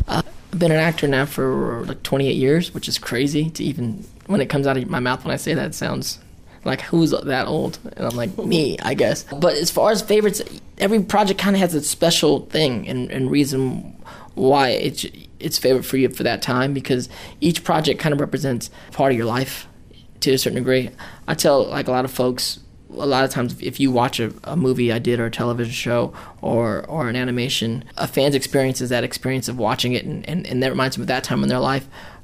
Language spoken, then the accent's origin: English; United States; I did a movie called The Debut where I played Filipino for the first time and I'm Filipino American. So that was really important to me to kind of like help lend a voice to my community.